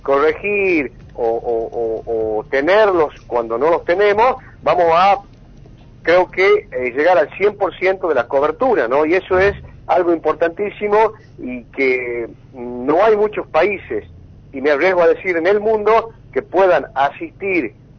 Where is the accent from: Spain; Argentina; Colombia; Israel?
Argentina; como argentinos y argentinas